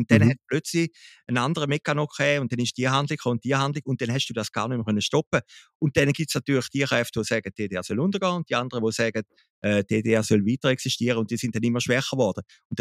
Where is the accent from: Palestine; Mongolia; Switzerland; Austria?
Switzerland; Zurich; als Zürcher muss ich das sagen